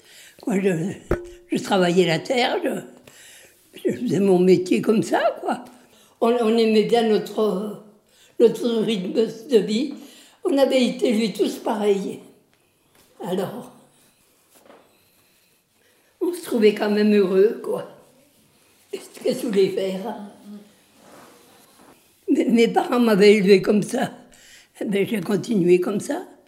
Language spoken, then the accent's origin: French; Notre-Dame-des-Cruets, Auvergne-Rhône-Alpes, France; born there; Je suis née en 1928 à Notre-Dame-des-Cruets.